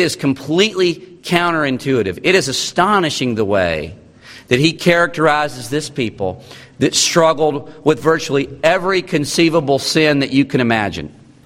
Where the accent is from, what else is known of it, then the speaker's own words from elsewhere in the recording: North Carolina, United States; I'm from North Carolina, I don't know all my Texas geography.